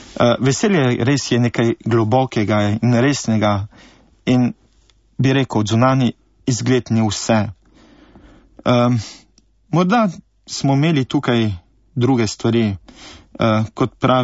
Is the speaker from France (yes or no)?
yes; France; first language French; Slovenian is a second language; moved away as an adult; now in Slovenia; Po očetu sem Slovenec, po materi Francoz. Pač rodil sem se v Franciji, govoril francosko in tam sem se šolal, maturiral, študiral.